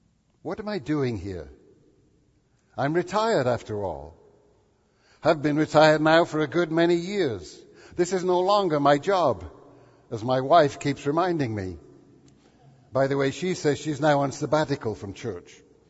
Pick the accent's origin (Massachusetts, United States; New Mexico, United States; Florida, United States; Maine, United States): Maine, United States; And I reply, "I'm from Maine." To which many of them respond, "Ah, yes, I thought I detected an accent."